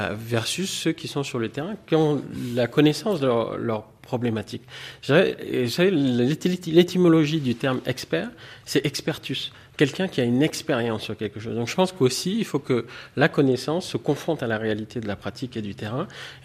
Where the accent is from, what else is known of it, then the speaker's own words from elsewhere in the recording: Mali; also born or lived in Canada; je me rappelle quand je suis revenu du Canada au Mali